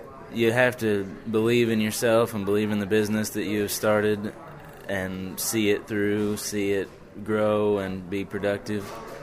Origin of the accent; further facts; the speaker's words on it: Kansas, United States; I'm a star in agribusiness. I'm from Southeast Kansas. I'm from the Riverton FFA chapter.